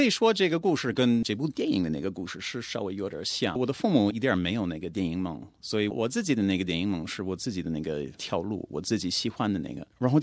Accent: Australia; Chinese is a second language; also born or lived in Beijing; 你可以说我就是一个澳大利亚老百姓，然后我就在北京花了好长时间。

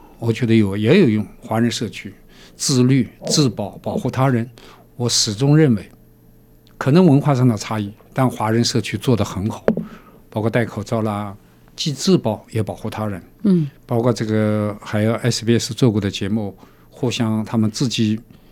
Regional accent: China; 我们中国人有太多的这种伤痛的记忆

